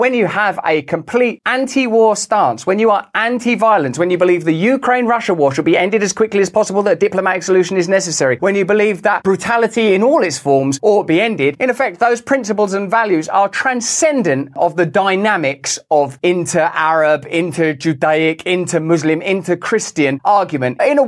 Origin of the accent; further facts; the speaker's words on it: United Kingdom; I'm British. We've gone around the world murdering people, committing atrocities for hundreds of years in order to establish the British Empire.